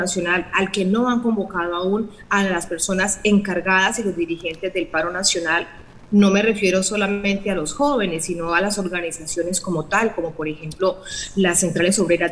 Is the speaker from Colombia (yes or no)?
yes; Colombia; no te lo digo como colombiana, sino como cualquier persona del mundo